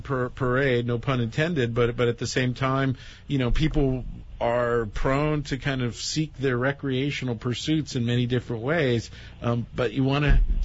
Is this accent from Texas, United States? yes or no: no; California, United States; and I'm from California.